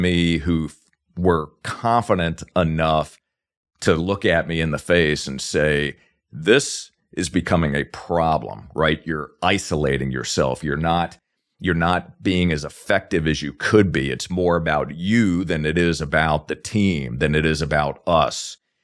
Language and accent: English; Virginia, United States; now in Florida, United States; Born and raised in Virginia. That's not where I live today. I'm actually in Florida, where I'm recording this from.